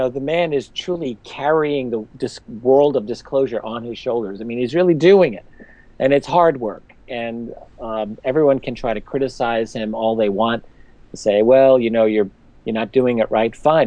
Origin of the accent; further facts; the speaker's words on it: New York City, New York, United States; But I'm from New York City. My father worked at the World Trade Center.